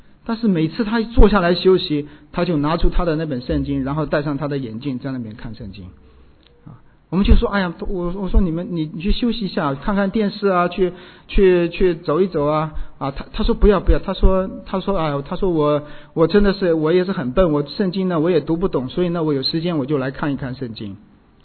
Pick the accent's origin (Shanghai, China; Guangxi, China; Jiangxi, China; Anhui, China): Anhui, China; 那我是在山边上长大的孩子。我家是在我们家离那个黄山呢是开车大概半个小时的时间，你就可以到那个山脚下